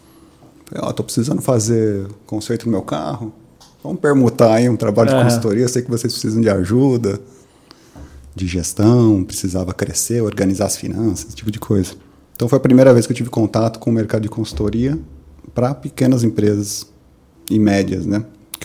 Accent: São Paulo, Brazil; also born or lived in Campinas; Bom, nasci, sou paulistano, nasci em São Paulo, depois vim morar em Campinas com a minha família, voltei para São Paulo quando ingressei em administração de empresas, fiz ali na Universidade de São Paulo

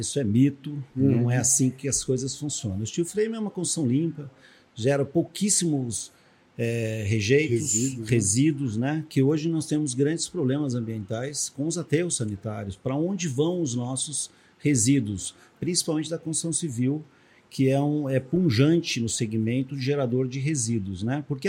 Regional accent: Jacareí, São Paulo, Brazil; born there; Aliás, eu sou nascido na cidade de Jacareí, no Vale do Paraíba.

